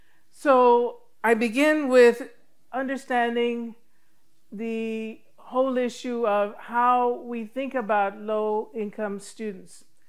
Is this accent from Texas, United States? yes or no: yes; Laredo, Texas, United States; born there; I live in Texas. I was born in Laredo, Texas. You may know it. It's somewhere close to the Gulf of Mexico and the Rio Grande.